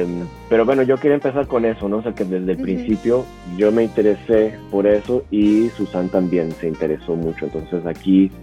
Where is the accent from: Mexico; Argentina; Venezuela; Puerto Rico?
Mexico; now in France; soy de México, llevo viviendo en Francia 17 años, aquí en la región de París.